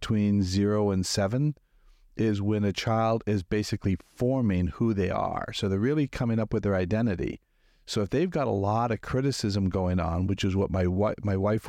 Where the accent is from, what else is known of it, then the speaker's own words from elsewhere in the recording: Toronto, Ontario, Canada; now in Florida, United States; So I'm originally from Canada, Toronto, yeah. Moved down to Florida over 30 years ago.